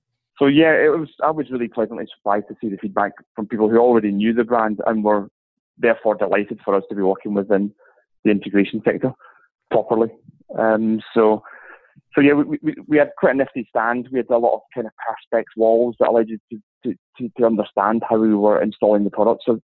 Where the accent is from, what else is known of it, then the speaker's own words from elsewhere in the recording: Scotland, United Kingdom; accent: Scottish; That's my Scottish accent getting in there.